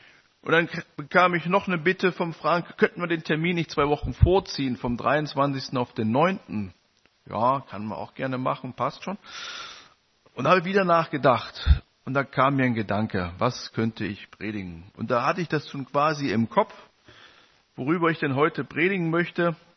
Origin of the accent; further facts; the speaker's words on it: Thuringia, Germany; ich habe gesagt, ich bin in Ostthüringen aufgewachsen.